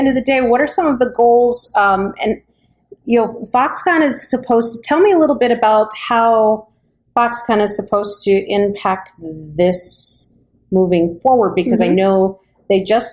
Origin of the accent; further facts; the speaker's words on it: Ohio, United States; now in Wisconsin, United States; So I grew up in Ohio